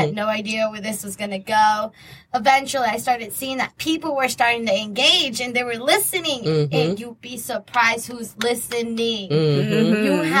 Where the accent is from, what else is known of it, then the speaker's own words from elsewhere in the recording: Texas, United States; Yes, I'm originally from Texas. I came by myself. I knew nobody.